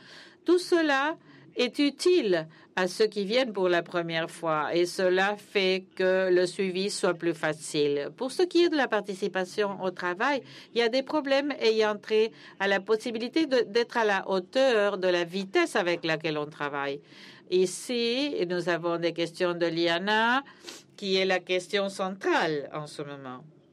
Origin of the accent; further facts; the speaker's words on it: Yemen; Je suis membre du NCUC. Je viens du Yémen, un pays qui a beaucoup souffert ces dernières années.